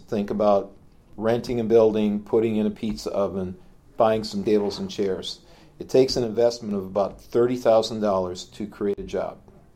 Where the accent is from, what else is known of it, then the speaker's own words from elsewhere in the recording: Oshkosh, Wisconsin, United States; I also have invested in a restaurant in my hometown of Oshkosh